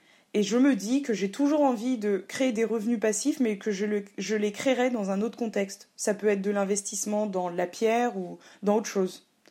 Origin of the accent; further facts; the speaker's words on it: Paris, Île-de-France, France; et donc je suis parisienne, ou enfin j'ai vécu en banlieue et à Paris